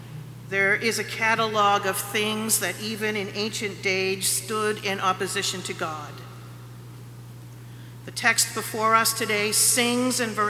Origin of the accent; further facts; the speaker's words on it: Massachusetts, United States; For me, I grew up in the Episcopal Church, in Massachusetts, therefore a progressive branch of our church.